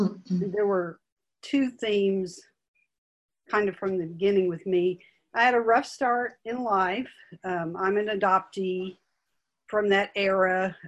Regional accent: Austin, Texas, United States; I'm from Austin, Texas.

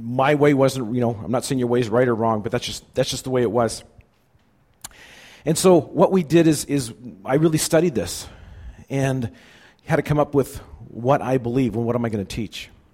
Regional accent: Richmond, British Columbia, Canada; I grew up in Richmond in a church called Richmond Bethel, where Al Thiessen was at.

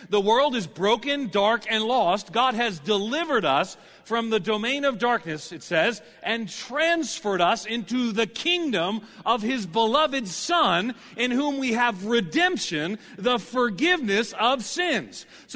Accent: New York, United States; now in Tennessee, United States; I live in Tennessee now, but I'm actually from New York.

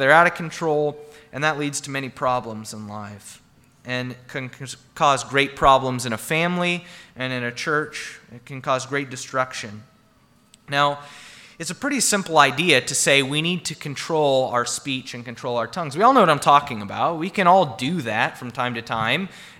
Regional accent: Midwest, United States; I'm from the Midwest, so I'm not around big boats often.

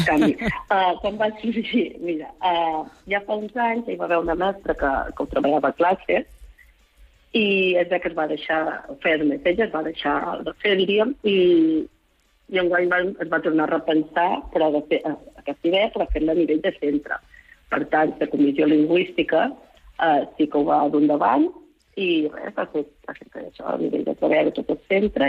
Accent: Sant Josep de sa Talaia, Balearic Islands, Spain; som de Sant Josep de Talaia, per tant, és 19 de març, és el nostre dia

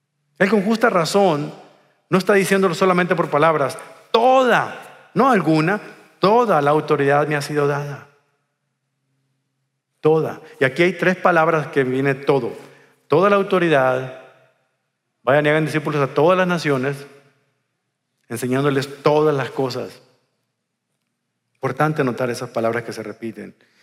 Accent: Mexico; De seguro era de mi tierra, porque solamente en México, en mi tierra, desayunamos pescado en la mañana

